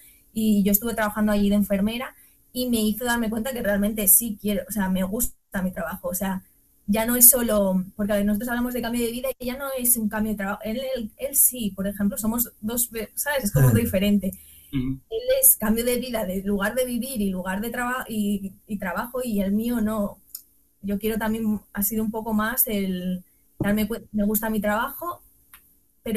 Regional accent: Madrid, Community of Madrid, Spain; A nosotros, por ejemplo, una gran ciudad, somos de Madrid, y una gran ciudad, no nos sentíamos cómodos ya aquí

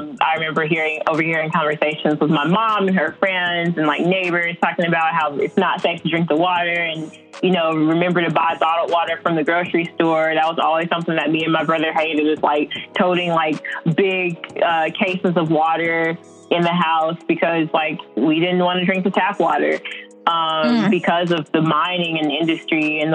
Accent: Tipsy, Alabama, United States; I'm born and raised in Alabama. Grew up in Walker County, which is the county that's kind of north of Jefferson, where Birmingham is located. And I grew up in a really small town in a county called Tipsy.

